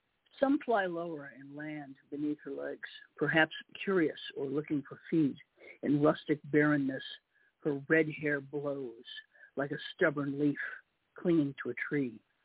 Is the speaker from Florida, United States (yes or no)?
no; Illinois, United States; I'm from Illinois, and so within spitting distance, a rock throwing distance of Michigan.